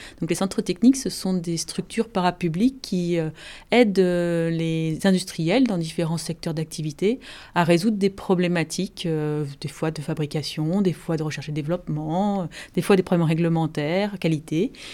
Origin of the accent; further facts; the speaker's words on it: Evry, Île-de-France, France; venant de villes où il y a de nombreuses cités et quartiers prioritaires de la ville, je suis originaire d'Évry, dans l'Essonne.